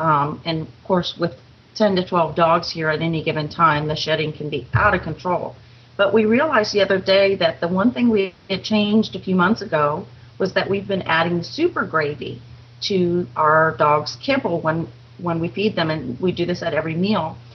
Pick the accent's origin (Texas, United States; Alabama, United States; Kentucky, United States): Texas, United States; Fort Worth; I'm your host from Fort Worth, Texas.